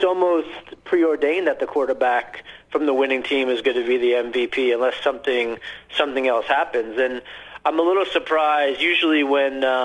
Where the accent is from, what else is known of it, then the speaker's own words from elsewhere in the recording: New York City, New York, United States; I grew up right outside of Shea Stadium